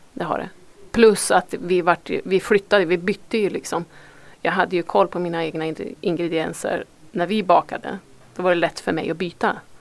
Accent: Sweden; Jag kommer ihåg att jag var hemma i Sverige då.

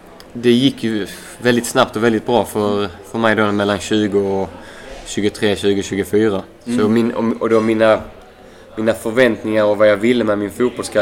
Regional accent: Sweden; Men det var jag är svensk.

